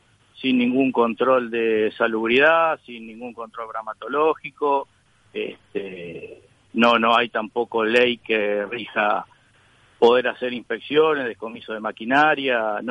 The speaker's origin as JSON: {"language": "Spanish", "country": "Uruguay", "said": "así somos los uruguayos, ¿no?"}